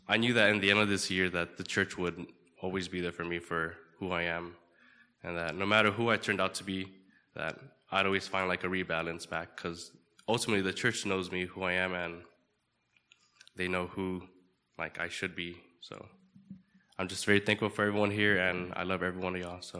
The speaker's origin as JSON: {"language": "English", "town": "Houston", "region": "Texas", "country": "United States", "tie": "born or raised there", "said": "Just because it's such a contrast from what we grew up in Houston, from a church that kicked us out for being brown"}